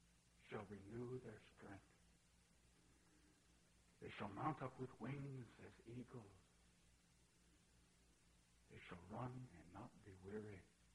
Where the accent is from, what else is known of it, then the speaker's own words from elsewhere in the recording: the South, United States; and yet a church that I grew up in the South, where I learned a great deal about the importance of Scripture